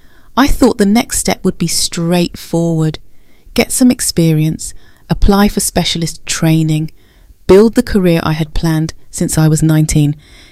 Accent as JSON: {"language": "English", "town": "King's Cross", "region": "London", "country": "United Kingdom", "tie": "born or raised there", "said": "I grew up in King's Cross back when it was still rough around the edges, daughter of a Jamaican bus driver and an Irish teaching assistant."}